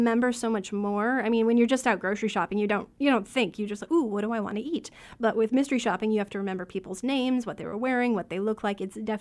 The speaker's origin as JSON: {"language": "English", "town": "Detroit", "region": "Michigan", "country": "United States", "said": "With kvetch? I'm from Detroit."}